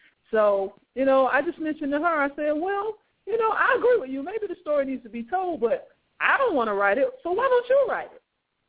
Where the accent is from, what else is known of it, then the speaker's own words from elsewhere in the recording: Georgia, United States; So Bradwell is my alma mater because I grew up right here in Liberty County as well.